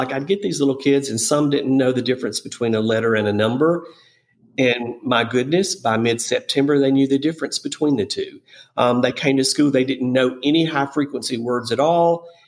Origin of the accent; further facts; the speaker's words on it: the South, United States; Of course, I'm from the South.